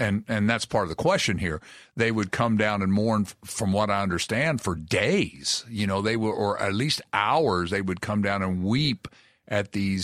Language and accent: English; Kentucky, United States; Like, for example, I'm from Kentucky